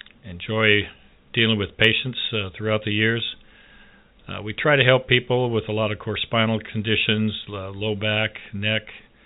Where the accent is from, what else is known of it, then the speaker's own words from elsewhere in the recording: Puyallup, Washington, United States; I grew up in Puyallup, so I liked that part of the state